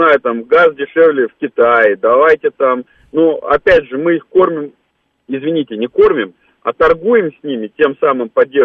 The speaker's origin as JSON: {"language": "Russian", "country": "Moldova", "said": "Сам родом из Молдавии"}